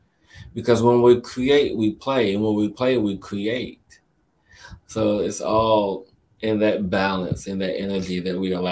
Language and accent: English; Ireland; Well, actually, no, I am Irish.